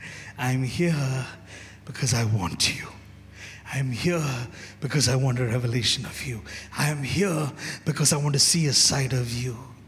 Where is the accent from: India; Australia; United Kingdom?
India; Kerala; Like, I'm from Kerala.